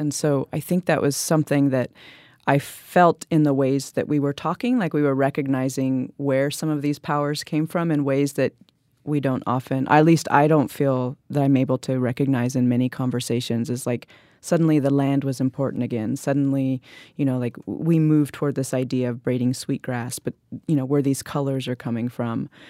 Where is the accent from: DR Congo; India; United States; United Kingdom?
India; I'm an Indian, so people always are like, "Yeah, tell me about your homeland,"